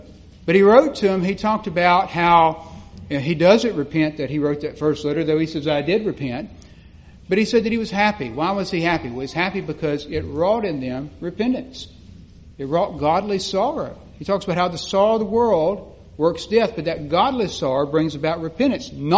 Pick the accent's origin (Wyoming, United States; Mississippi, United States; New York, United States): Mississippi, United States; I remember when I grew up in South Mississippi, we used to plant ryegrass plots to deer hunt off of.